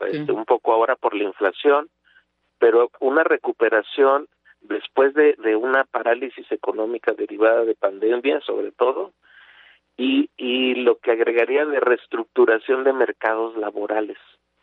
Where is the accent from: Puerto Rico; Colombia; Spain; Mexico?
Mexico; el 40% de ese gran flujo migrante somos mexicanos